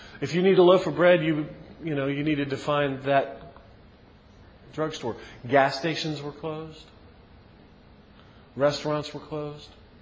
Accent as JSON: {"language": "English", "town": "Baltimore", "region": "Maryland", "country": "United States", "tie": "born or raised there", "said": "See, when I was a kid, I grew up in Baltimore. Baltimore is a secular city even when I grew up."}